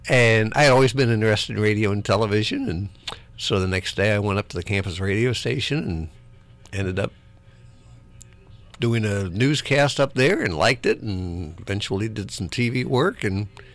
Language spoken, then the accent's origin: English; Cincinnati, Ohio, United States; Because I was raised in Cincinnati, so when I got out of Bowling Green, I moved back to Cincinnati.